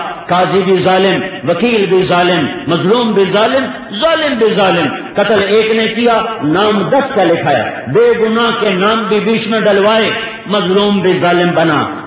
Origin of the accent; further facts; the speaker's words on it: Punjab, Pakistan; وہاں سے واپس آیا میاں چنو, اس سے آگے میرا گاؤں ہے 19 کلومیٹر پر.